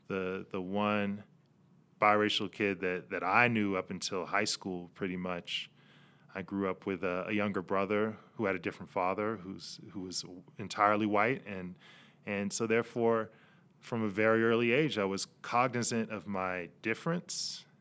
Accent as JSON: {"language": "English", "town": "Salt Lake City", "region": "Utah", "country": "United States", "tie": "born there", "said": "Yet I was born in Salt Lake City, Utah. a brown kid in a predominantly white space."}